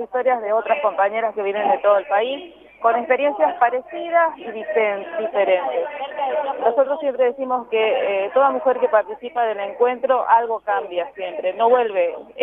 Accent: Tucumán, Argentina; Lo que nosotros venimos desde Tucumán básicamente a plantear es que se declare la emergencia contra la violencia sexual y doméstica.

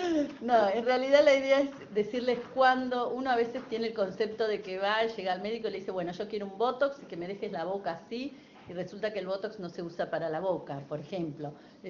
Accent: Buenos Aires, Argentina; Nosotras somos tres médicas de Buenos Aires.

